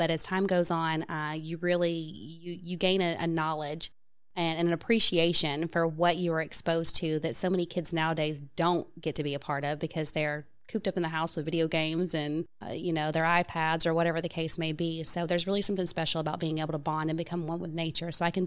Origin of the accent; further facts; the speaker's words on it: Tennessee, United States; also born or lived in Virginia; I didn't grow up in Florida. I grew up in around Tennessee and Virginia